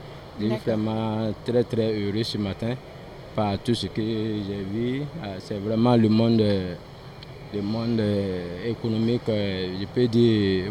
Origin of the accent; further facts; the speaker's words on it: Burkina Faso; beaucoup de l'engouement chez nous au Burkina Faso.